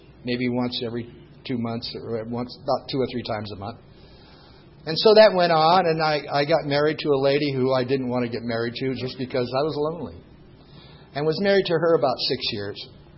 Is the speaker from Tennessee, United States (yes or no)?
yes; Nashville, Tennessee, United States; I was born in Nashville City to a family of my mom and dad and an older sister. And went to school in Nashville City, graduated from Sweetwater High School in 1955